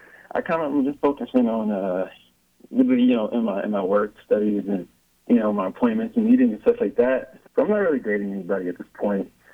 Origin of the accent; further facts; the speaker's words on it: Chicago, Illinois, United States; now in Los Angeles, United States; But, you know, I come from Chicago, so my mentality is, you know, go and get it. You know, so it's always been that way since I've, you know, first arrived in L.A.